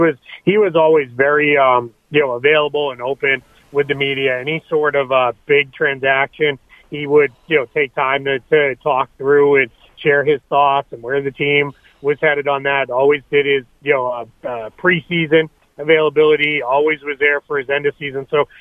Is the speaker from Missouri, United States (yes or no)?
no; Boston, Massachusetts, United States; the Celtics team that I grew up on in the Boston area